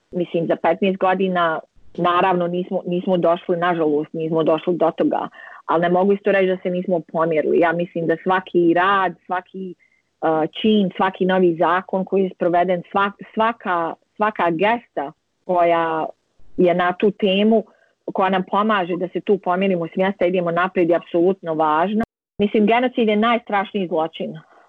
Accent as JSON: {"language": "Serbian", "country": "Bosnia & Herzegovina", "said": "nisam iz Srebrenice, ali ja sam iz Bosne i Hercegovine"}